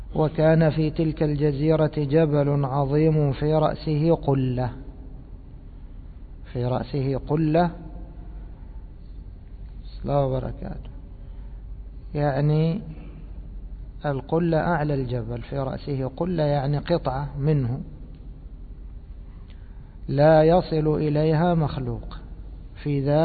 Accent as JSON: {"language": "Arabic", "country": "Egypt", "said": "وفي سفرتنا هذه إلى بلادنا مصر"}